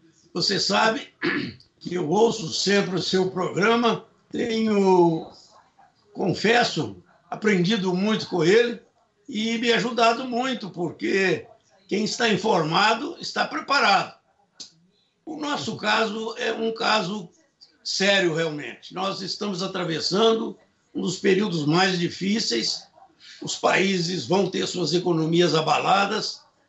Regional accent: Italy; O meu país de origem é a Itália. Estou assustado.

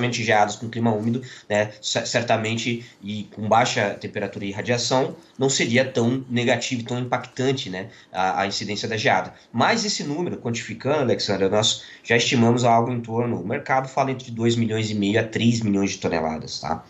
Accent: Curitiba, Paraná, Brazil; Como do sul aqui, como bom curitibano, já estou acostumado

